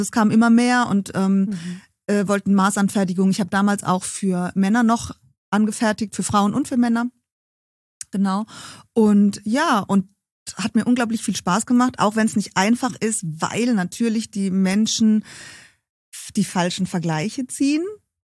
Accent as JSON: {"language": "German", "town": "Heidelberg", "region": "Baden-Württemberg", "country": "Germany", "said": "Ich bin gebürtige Heidelbergerin."}